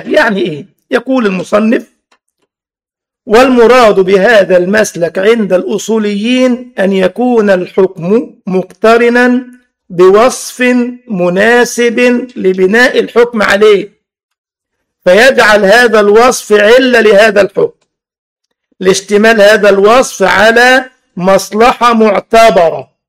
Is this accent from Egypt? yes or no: yes; Egypt; واللي يعمل كده حتى عندنا في مصر في المترو مثلا بيدفع غرامه فوريه